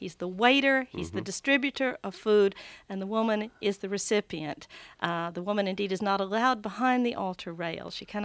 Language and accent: English; the South, United States; I'm a Southerner, and so it's nice to come home to the South